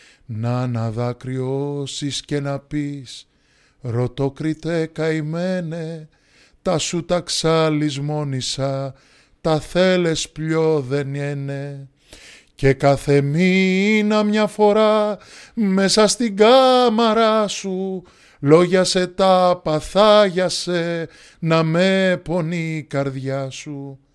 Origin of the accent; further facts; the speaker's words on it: Syria; now in Greece; Μέσα στο χώρο του δωματίου μου έχω μεταφέρει κατά κάποιο τρόπο το επάγγελμα που έκανα στην πατρίδα μου. Στη Συρία ασχολιόμουν με ηλεκτρονικούς υπολογιστές και επιδιόρθωνα κινητά τηλέφωνα.